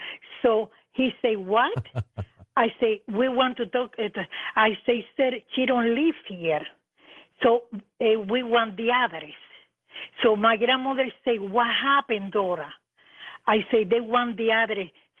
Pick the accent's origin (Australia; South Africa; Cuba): Cuba; now in United States; Okay, George, when I came from Cuba, I dreamed with her in Key Biscayne, Florida.